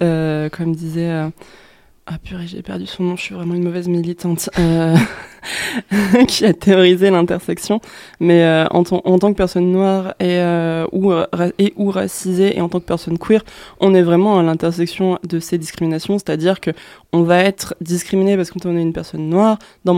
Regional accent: France; parce qu'on est français.

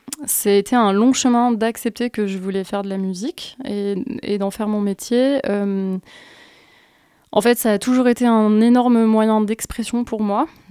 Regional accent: Grenoble, Auvergne-Rhône-Alpes, France; je suis native de Grenoble, je suis née à Échirolles et ensuite j'ai grandi à Cessinet puis à Cessin.

